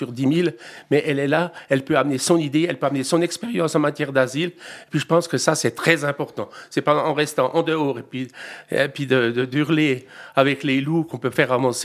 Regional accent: Switzerland; notamment ici chez nous en Suisse, avec des conséquences très positives pour le tourisme.

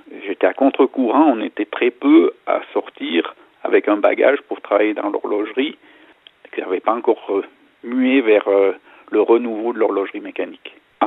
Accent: Valence, Auvergne-Rhône-Alpes, France; Donc je suis natif de Valence

